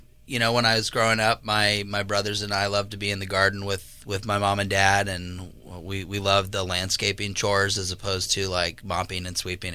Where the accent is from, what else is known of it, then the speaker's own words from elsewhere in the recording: Santa Rosa, California, United States; Yeah, I am born and raised in Santa Rosa. I went to the Santa Rosa Junior College after high school